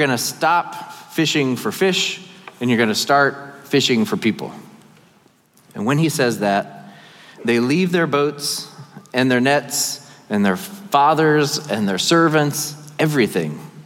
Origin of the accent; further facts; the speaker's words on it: Arkansas, United States; I grew up in Arkansas.